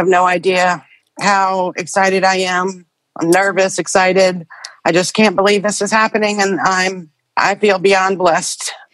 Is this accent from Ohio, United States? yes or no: no; Slidell, Louisiana, United States; I'm from Slidell, Louisiana.